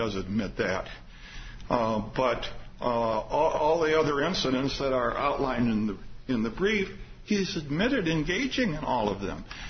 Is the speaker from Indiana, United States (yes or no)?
yes; Indiana, United States; Yes. Yes, you're right. I'm from Lake County.